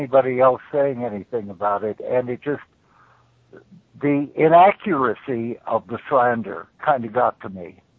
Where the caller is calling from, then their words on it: Washington, United States; I'm calling from Eastern Washington State.